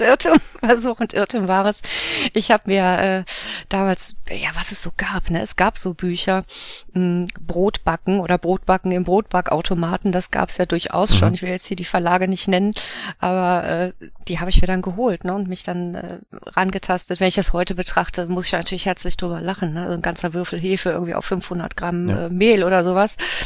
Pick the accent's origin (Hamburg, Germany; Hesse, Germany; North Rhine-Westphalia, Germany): North Rhine-Westphalia, Germany; Wuppertal; Also ich komme aus Wuppertal.